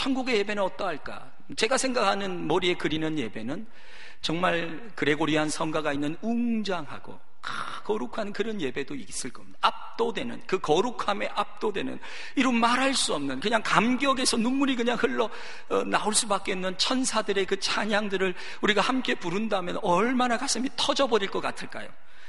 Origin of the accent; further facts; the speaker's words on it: South Korea; 우리는 좀 한국 사람들이잖아요.